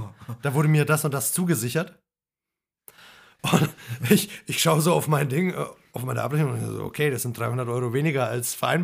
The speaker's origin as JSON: {"language": "German", "country": "Slovenia", "said": "Das Lustige ist, in meinem Heimatland, Slowenien, da durften die teilweise nicht mal ihren Heimatort verlassen mit dem Auto."}